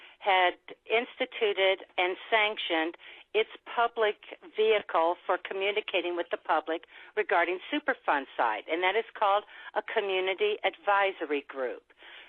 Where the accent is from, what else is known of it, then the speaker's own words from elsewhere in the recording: St. Louis, Missouri, United States; I'm from the St. Louis region. I was born and raised here.